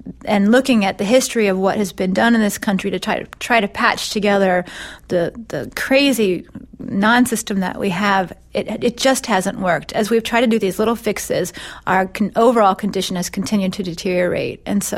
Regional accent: Virginia, United States; And so I grew up in Northern Virginia, and I went to medical school in Baltimore and did my training there.

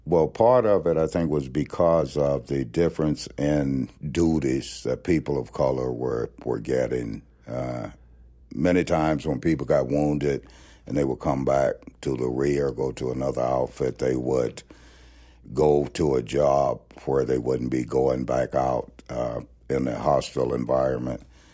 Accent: Mississippi, United States; more that we are all connected, and to have a respect for people in general more than I did when I was growing up in Mississippi.

